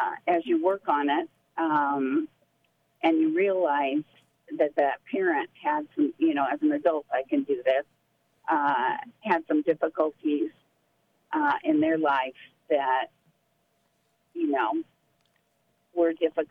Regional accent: Long Beach, Washington, United States; I'm from Long Beach and listen to KMUN all the time.

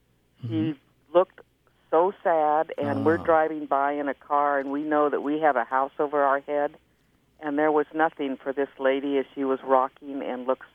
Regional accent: California, United States; We came from California, and we had the greenhouses.

